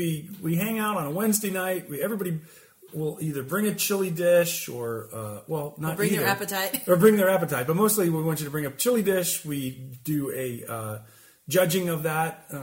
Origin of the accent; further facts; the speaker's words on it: Ohio, United States; Yeah, I'm from Ohio, and that's where it's from, hence the name.